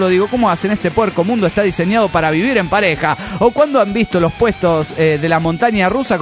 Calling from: Monterrey, Nuevo León, Mexico; de Monterrey, Nuevo León, México.

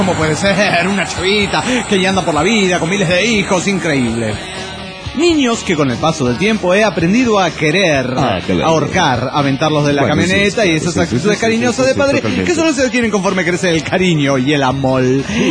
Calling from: Parral, Chihuahua, Mexico; reportándome desde Parral, Chihuahua.

